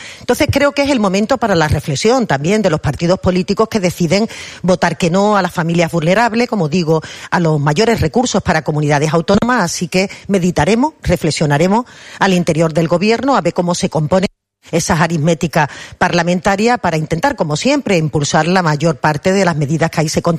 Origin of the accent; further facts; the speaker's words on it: Andalusia, Spain; celebrar nuestra convivencia como andaluces